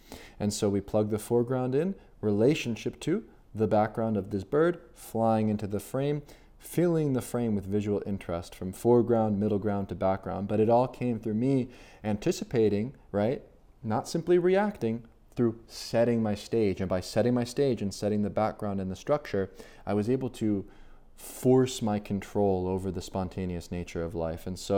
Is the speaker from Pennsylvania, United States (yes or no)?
yes; Philadelphia, Pennsylvania, United States; And so here in my hometown, Philadelphia, I returned to the same street over and over again to practice layering.